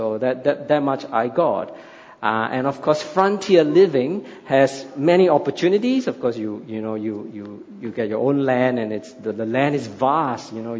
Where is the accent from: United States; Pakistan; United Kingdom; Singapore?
Singapore; growing up in Singapore, I had no idea what a prairie is, right? Singapore is just a small island, no land, nothing.